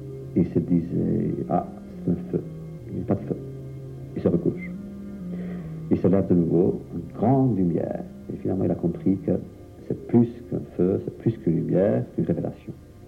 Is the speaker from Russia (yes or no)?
no; Ivano-Frankivsk Oblast, Ukraine; dans les montagnes, d'ailleurs, d'où je viens moi, des Carpates, pas trop loin de l'endroit où je suis né, entre Kitev et Kosev